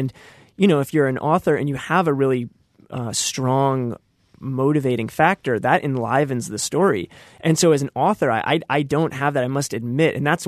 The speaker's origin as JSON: {"language": "English", "region": "Illinois", "country": "United States", "tie": "born or raised there", "said": "I certainly didn't feel fixed to my hometown in Illinois, and I didn't feel fixed to my town where I went to college."}